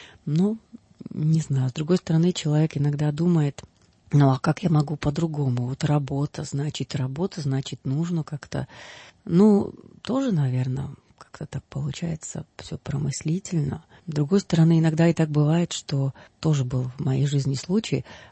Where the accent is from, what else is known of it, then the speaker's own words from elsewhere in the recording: Czechia; я из Чехии.